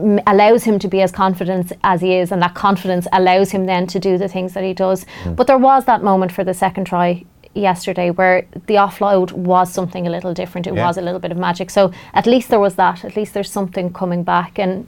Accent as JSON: {"language": "English", "region": "Leinster", "country": "Ireland", "said": "I'm from Leinster"}